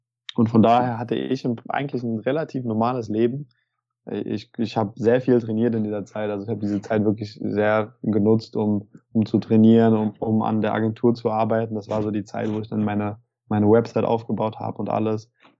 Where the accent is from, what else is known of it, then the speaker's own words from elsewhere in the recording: Frankfurt, Hesse, Germany; Ja, haben sie mich gefragt, woher ich komme, und habe gesagt, aus Frankfurt.